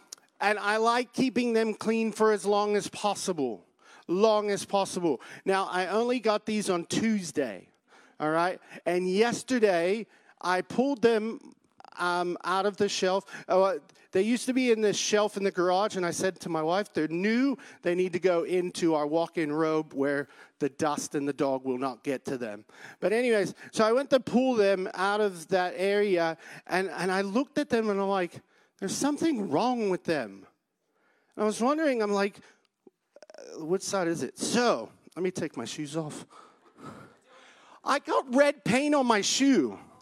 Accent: United States; now in Australia; I talk with a funny accent, so I'm from the United States, and when I talk to my family in the United States, they think I sound funny, and when I talk to my family here in Australia, they think I sound funny as well.

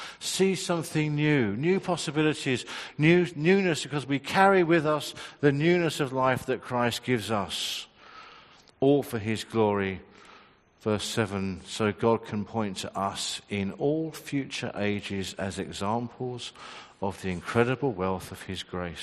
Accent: England, United Kingdom; I'm English. We don't do that.

